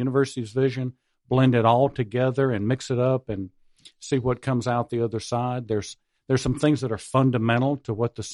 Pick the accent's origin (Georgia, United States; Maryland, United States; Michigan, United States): Georgia, United States; Atlanta; I came from Atlanta, and I am thrilled to be here.